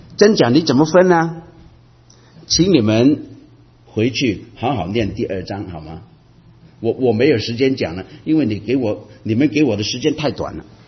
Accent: Guangdong, China; 你知道我们广东人很喜欢喝一种茶

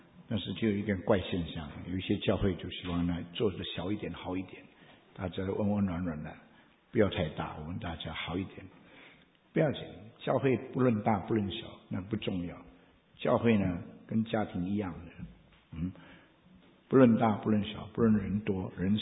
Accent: Indonesia; 我们中国人气得要死，我不是印尼人，我们是讲印尼文的中国人，听懂吗？

